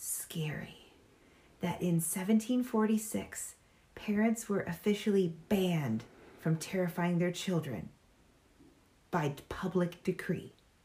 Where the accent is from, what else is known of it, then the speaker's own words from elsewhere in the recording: Midwest, United States; accent: Midwestern; I am an American with a Midwestern accent